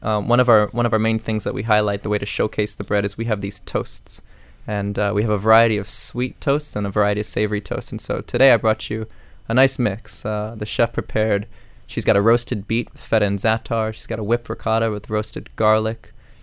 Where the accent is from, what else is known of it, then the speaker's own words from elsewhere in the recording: Miami, Florida, United States; And I'm from Miami, so I've seen things pop up here and there.